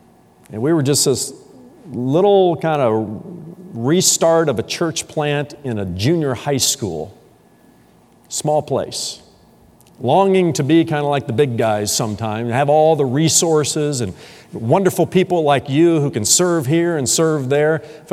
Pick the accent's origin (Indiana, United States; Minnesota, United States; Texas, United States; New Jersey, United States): Indiana, United States; I had always been a part of large churches from the time that I was growing up in Indiana